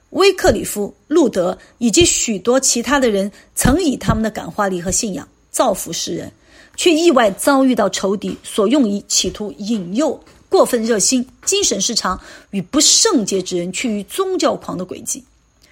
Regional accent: Sichuan, China; 像我们四川人那个丈夫做饭是最多的啊

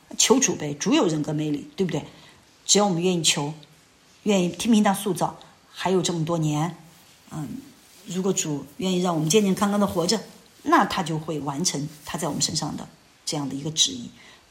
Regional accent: China; 所以对我们中国人来说，我们主的责任真的是任重道远啊。

